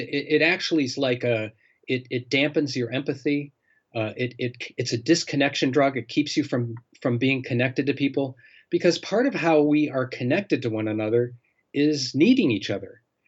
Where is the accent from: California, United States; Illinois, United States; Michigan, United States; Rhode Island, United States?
Michigan, United States; Detroit; I grew up in Detroit. I came of age in 1967 when there was the uprising in Detroit.